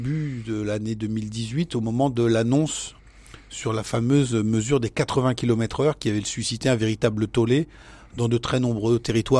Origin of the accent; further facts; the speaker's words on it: France; qu'on constate chez nous en France